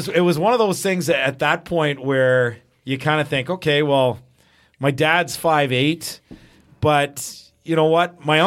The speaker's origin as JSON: {"language": "English", "town": "St. Albert", "region": "Alberta", "country": "Canada", "tie": "born or raised there", "said": "I grew up in Edmonton or just outside in a suburb, St. Albert."}